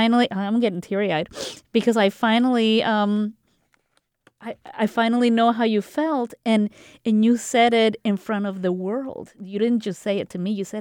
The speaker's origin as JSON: {"language": "English", "country": "Costa Rica", "tie": "born or raised there", "second_language": "English", "moved": "yes", "said": "Because my kids knew that I grew up in Costa Rica. They knew the basics. They didn't know why we left and why we're here"}